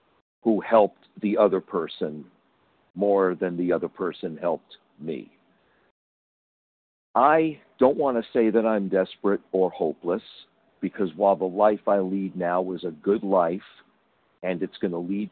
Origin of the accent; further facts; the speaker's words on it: Long Beach, New York, United States; I'm from Long Beach, Long Island, New York.